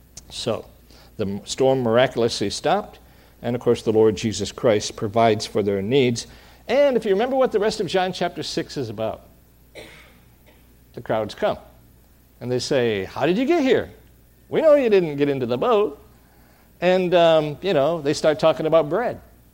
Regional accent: Michigan, United States; moved away; I come from Michigan, as you know, many years ago.

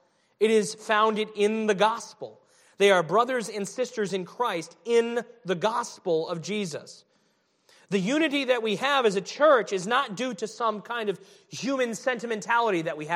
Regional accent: New England, United States; I'm in New England. I grew up in New England. I'm a New York Giants fan.

